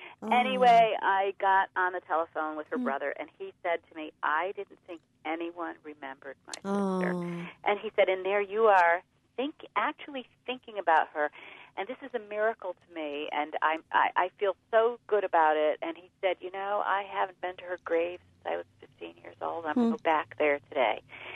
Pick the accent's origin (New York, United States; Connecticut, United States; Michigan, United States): Connecticut, United States; Hartford; write about Hartford and how it affected me as a writer growing up in Hartford.